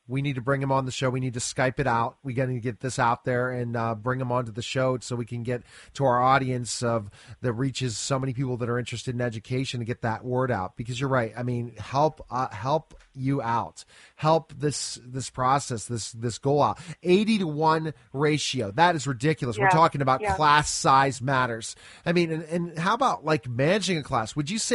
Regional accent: Pittsburgh, Pennsylvania, United States; I'm from Pittsburgh, by the way, and kind of really get into this.

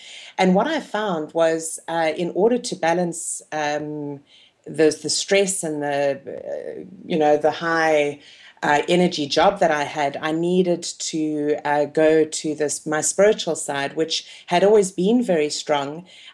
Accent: South Africa; born there; also born or lived in Botswana; I was born in South Africa and pretty much into a tourism family.

